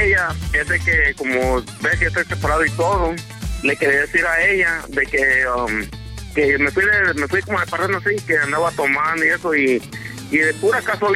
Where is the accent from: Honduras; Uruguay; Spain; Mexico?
Honduras; now in California, United States; Bueno, vivo en California, pero soy originario de Honduras.